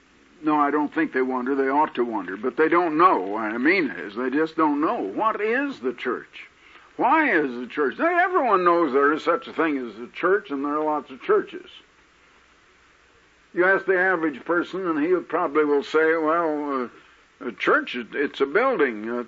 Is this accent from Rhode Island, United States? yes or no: no; Iowa, United States; born there; now in Arizona, United States; My father was still a little farther west in Indiana, and I was born in Iowa, and now my sons were born in Oregon.